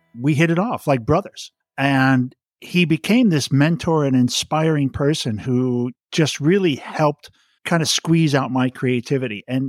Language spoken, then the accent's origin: English; Wilmette, Illinois, United States; I was born in Chicago, actually a suburb of Chicago called Wilmette, and really, you know, a fortunate kid.